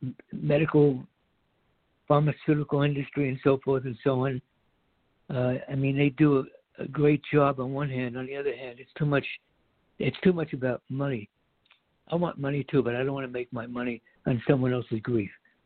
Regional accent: United States; Like when I was a kid growing up in America, you hardly ever heard about someone, some relative or friend getting cancer.

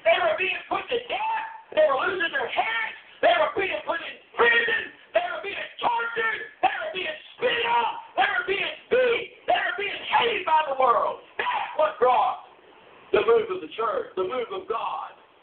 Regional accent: United States; born there; I have every right in my heart, amen, and by law to say what I want to because I was born in America.

